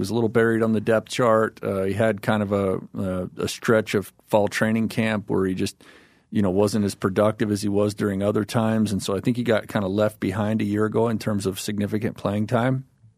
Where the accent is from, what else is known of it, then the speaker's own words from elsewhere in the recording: California, United States; I came from California to go to school in Utah, and there's an adjustment period there, and it's real, and it's a challenge.